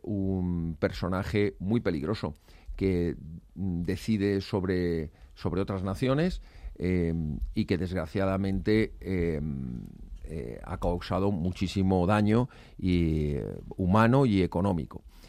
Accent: Spain; que no tengamos la libertad como españoles de criticar todo lo que haga

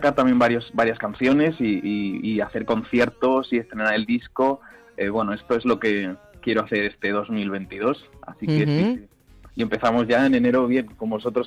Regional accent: Villavaliente, Castilla-La Mancha, Spain; yo con 4 años ya estaba en mi pueblo, en Villavaliente, en Albacete.

